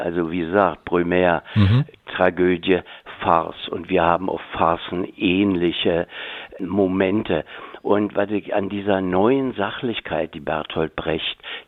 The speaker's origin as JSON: {"language": "German", "country": "Germany", "said": "ich komme ja aus der Deutschen Demokratischen Republik"}